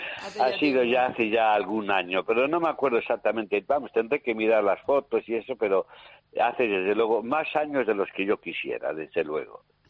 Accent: Valladolid, Castile and León, Spain; mi niñez es en Valladolid

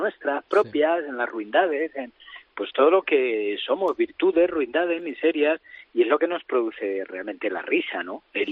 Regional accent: Montiel, Castilla-La Mancha, Spain; yo no sé si alguno allí en Montiel, en mi pueblo, llegó a tocarle a Aslum, pero era la celebración más absoluta.

